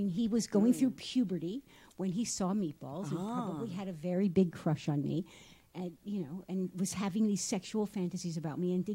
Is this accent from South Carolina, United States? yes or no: no; New York, United States; Upstate New York.